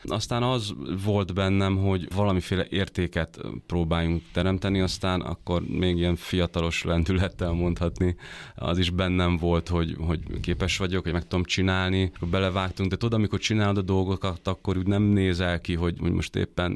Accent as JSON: {"language": "Hungarian", "town": "Szekszárd", "region": "Tolna", "country": "Hungary", "tie": "born or raised there", "moved": "yes", "lives_now": "Budapest, Hungary", "said": "én Szekszárdon nőttem fel, tehát ugye alapból engem odaköt a gyerekkorom, a család, és tulajdonképpen, amikor felkerültem Budapestre, akkor azért vissza-vissza járkáltam Szekszárdon"}